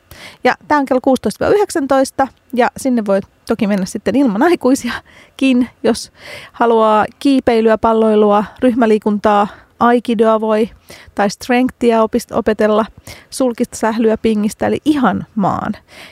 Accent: Helsinki, Uusimaa, Finland; Töölön kisahallilla. Lempipaikkoja, niin olen siitä vierestä kotoisin.

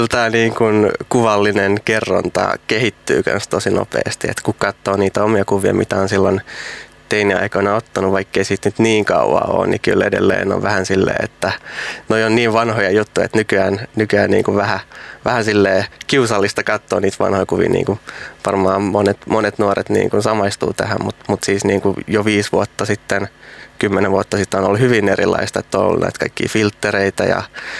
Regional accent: Helsinki, Uusimaa, Finland; mä itse kanssa Itä-Helsingistä, mä oon Vuosaaresta kotoisin

